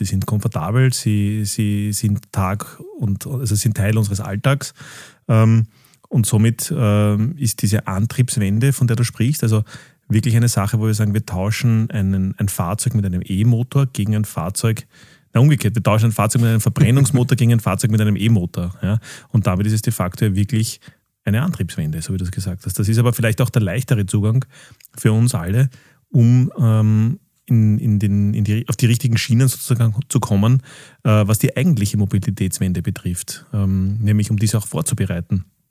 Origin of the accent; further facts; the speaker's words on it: Vienna, Austria; Ich bin ein gebürtiger Wiener, habe aber nicht immer direkt in Wien gelebt, sondern auch eine Zeit lang leicht außerhalb von Wien.